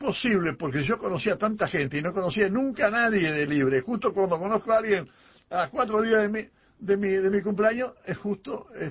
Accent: Uruguay; Somos todos uruguayos.

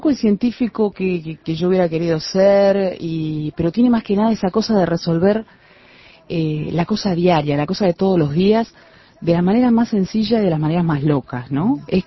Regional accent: Uruguay; soy uruguaya

